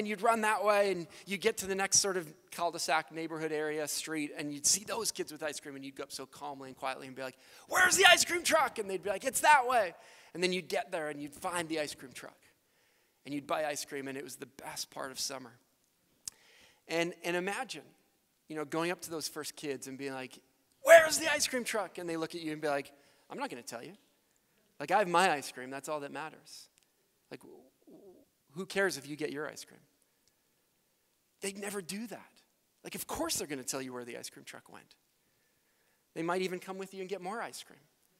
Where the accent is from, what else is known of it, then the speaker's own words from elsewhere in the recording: Canada; When I was young, growing up in Canada, the best thing about summer for me was when the ice cream truck came through my neighborhood.